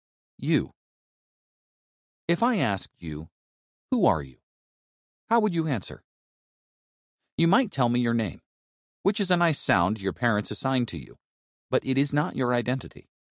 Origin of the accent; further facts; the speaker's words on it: Texas, United States; I'm from Texas, where nearly everyone shows up at church